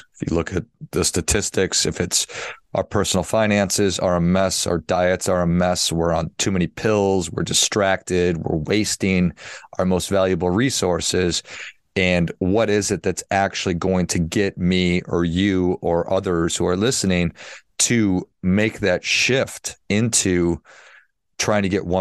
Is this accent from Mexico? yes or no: no; Midwest, United States; I've got friends all over the place, as we all do, but I grew up in the Midwest.